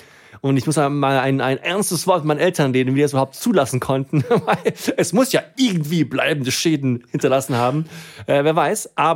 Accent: Herrstein, Rhineland-Palatinate, Germany; also born or lived in Sweden; Ich bin ja in einem ganz kleinen Dorf in Rheinland-Pfalz aufgewachsen. Hier, Shoutout an Herstein, Hunsrück, 800 Einwohner

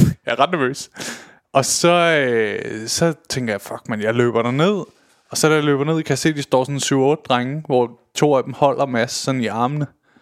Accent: Køge, Zealand, Denmark; Der er sket det nede i Køge, hvor jeg kommer fra

